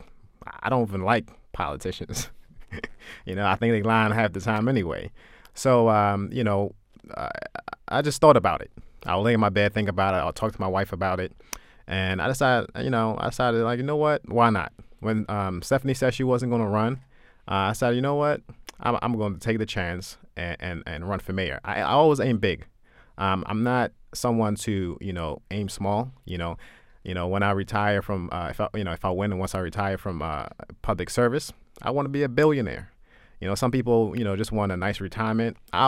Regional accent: Maryland, United States; I understand the struggle of growing up in a poor black community. I grew up in the Chum, went to Lake Clifton High School.

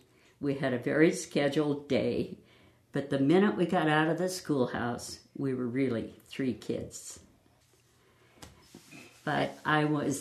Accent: Buffalo, Wyoming, United States; also born or lived in Sheridan County; From the first grade until I graduated from high school, I lived on the Haley Ranch, which is about 6 miles from Buffalo.

